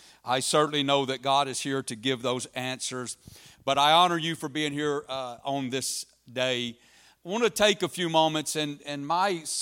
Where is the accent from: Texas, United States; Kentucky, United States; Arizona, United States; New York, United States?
Texas, United States; now in Wisconsin, United States; I'm not from Wisconsin. I am from deep southeast Texas, the swampy piney woods of Texas.